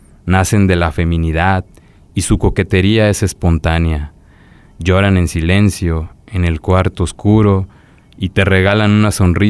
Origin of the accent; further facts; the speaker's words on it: Colima, Mexico; born there; Entonces, no, soy nacido aquí en Colima.